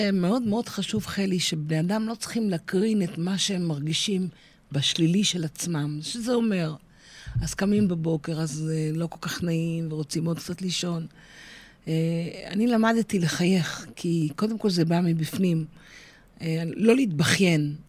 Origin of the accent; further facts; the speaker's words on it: Nahariya, Northern District, Israel; אני ילידת נעריה, משם עברתי לגור בקיבוץ תל יוסף בגיל מאוחר יותר.